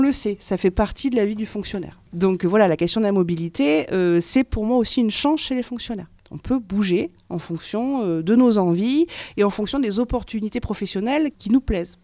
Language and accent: French; Saint-Basile-de-la-Roche, Nouvelle-Aquitaine, France; also born or lived in Argentat; suis revenue en Corrèze, puisque je suis originaire d'ici, je suis d'Argentat, enfin plutôt de Saint-Basile-de-la-Roche, où j'étais à l'école à Saint-Basile-de-la-Roche, j'étais au collège d'Argentat.